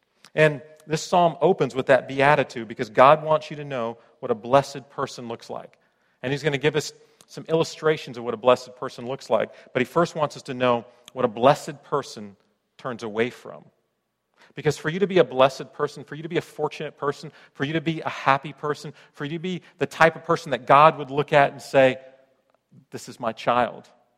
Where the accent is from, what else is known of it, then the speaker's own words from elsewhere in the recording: Florida, United States; also born or lived in California / Colorado; I grew up in Florida and California, and always had an ocean around me, except for that decade I was in Colorado.